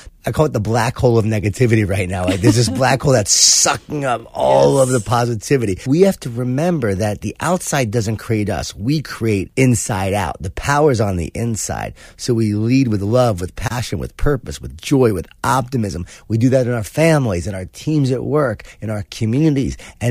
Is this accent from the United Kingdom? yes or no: no; Smithtown, New York, United States; I grew up in Long Island in Smithtown.